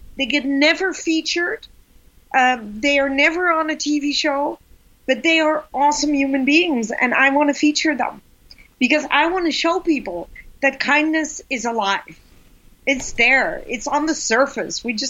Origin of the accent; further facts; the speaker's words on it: Pakistan; born there; I was born in Pakistan, in the north of Pakistan, at the foot of the Himalaya mountain.